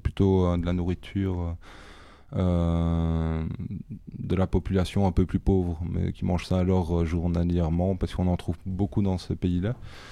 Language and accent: French; Liège, Wallonia, Belgium; On vient de Liège, donc on ne va pas se refuser à bon boulet liégeois aussi, de temps en temps.